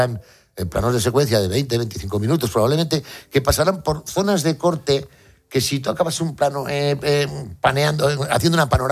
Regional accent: Basque Country, Spain; now in Barcelona, Spain; tengo 40 años, ya me voy a vivir a Barcelona. Pero yo voy regularmente a Vitoria. Y por eso que os cuento que Vitoria está muy cerquita de mi pueblo

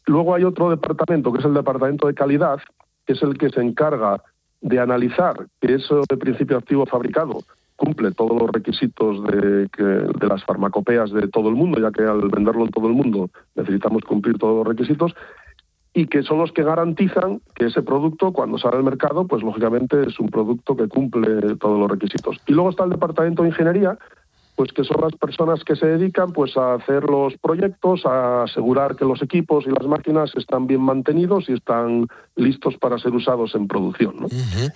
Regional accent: Asturias, Spain; yo soy asturiano y que vendo Asturias y su gastronomía

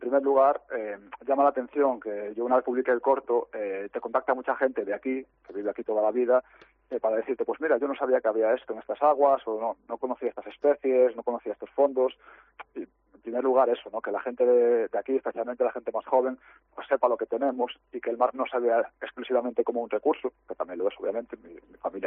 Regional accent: Galicia, Spain; en Coruña, en la Ría de Ares, bueno, es de donde yo soy, pues por toda esa zona del norte también tengo algunas de las imágenes del vídeo.

